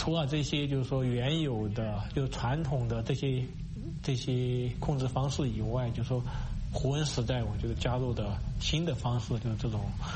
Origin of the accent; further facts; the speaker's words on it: Sichuan, China; 从那个北京飞到我的老家那个四川